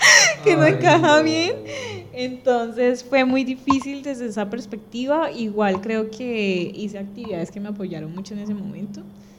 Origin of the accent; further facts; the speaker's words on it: Colombia; y así como todo colombiano, como todo el mundo en esa época